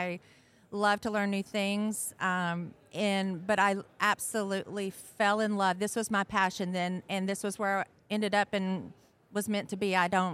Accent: Midland, Texas, United States; I had a nomadic childhood, but I claim Midland, Texas

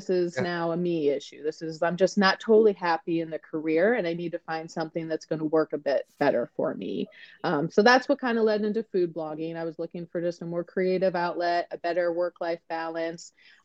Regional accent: Ohio, United States; So I am from Northeast Ohio.

